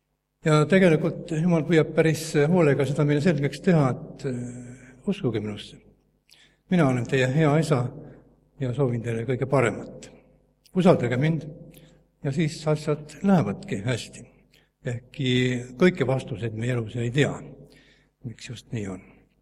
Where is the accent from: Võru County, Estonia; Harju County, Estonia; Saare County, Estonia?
Saare County, Estonia; Aga mina olen siis ka Saaremaalt ja